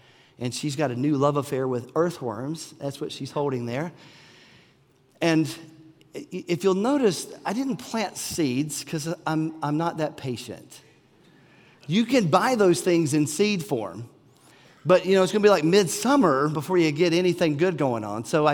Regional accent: North Carolina, United States; And as a kid growing up in East Carolina, it was tobacco.

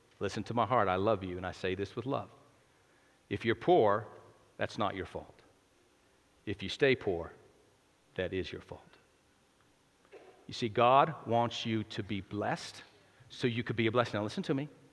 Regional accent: New Mexico, United States; I was born and raised in New Mexico.

